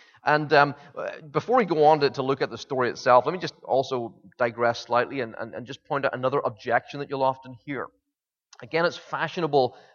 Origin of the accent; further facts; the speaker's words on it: United Kingdom; this isn't just because I'm British